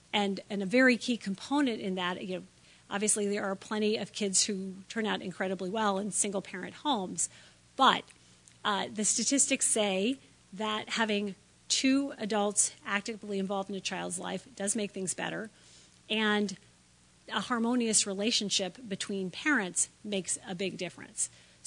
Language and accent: English; Washington, District of Columbia, United States; I grew up in Washington, D.C. in the 70s.